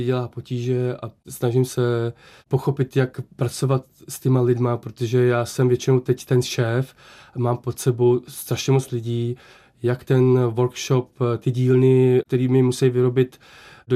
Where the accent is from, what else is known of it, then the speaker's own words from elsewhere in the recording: Prague, Czechia; Já jsem vyrůstal v Praze a když zapomínám česky, tak já jsem hrdý Čech.